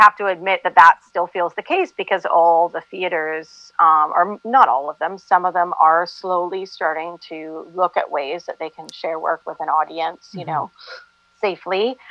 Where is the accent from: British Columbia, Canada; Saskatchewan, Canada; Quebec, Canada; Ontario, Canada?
Ontario, Canada; Hamilton; And then I had another play that was supposed to be done in May in my hometown where I live now, Hamilton, uh-huh. Ontario